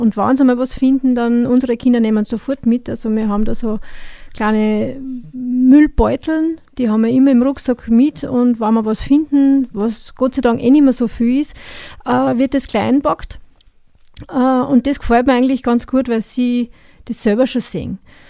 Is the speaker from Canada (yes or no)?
no; Austria; Darum sind wir auch bei uns im Salzkammergut